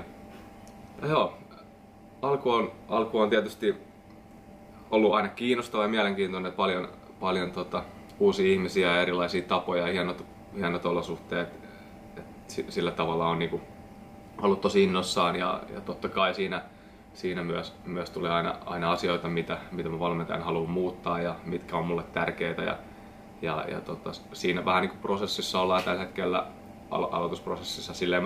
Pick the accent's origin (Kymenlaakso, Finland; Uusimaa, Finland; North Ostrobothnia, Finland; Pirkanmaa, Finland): Uusimaa, Finland; Nurmijärvi; now in Turku, Finland; Olen Nurmijärveltä kotoisin. Eli aika läheltä pääkaupunkiseutua ja sen jälkeen asunut monessa paikassa, että en oikein tiedä enää mistä mä oon kotoisin, mutta tällä hetkellä nyt sitten Turussa